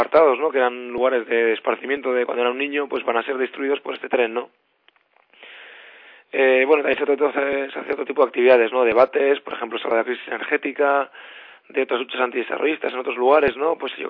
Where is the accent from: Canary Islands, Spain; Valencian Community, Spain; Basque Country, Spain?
Basque Country, Spain; Portugalete; Yo no soy de Zaldivia, yo soy de Portugalete